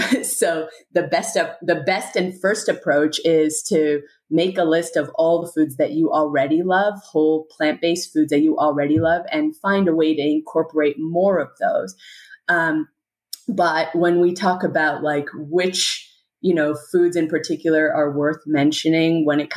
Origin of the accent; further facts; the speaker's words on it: India; And then I'm Indian, so I would have to mention turmeric.